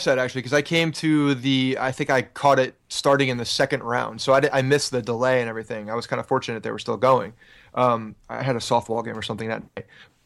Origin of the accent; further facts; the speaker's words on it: Ridgewood, New Jersey, United States; I grew up in Ridgewood, New Jersey in Bergen County.